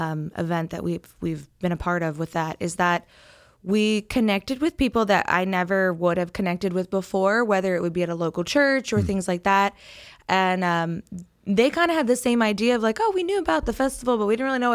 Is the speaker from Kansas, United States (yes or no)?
no; Pennsylvania, United States; Yeah, so I grew up in Lancaster County. I grew up on my family's dairy farm, and it's still in our family today.